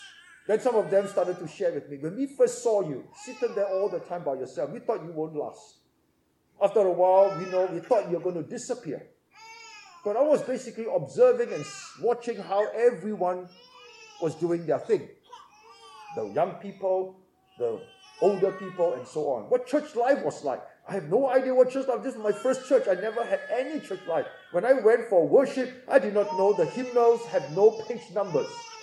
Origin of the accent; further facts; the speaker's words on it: Seremban, Negeri Sembilan, Malaysia; When we were growing up in Seremban, my dad was a multi-millionaire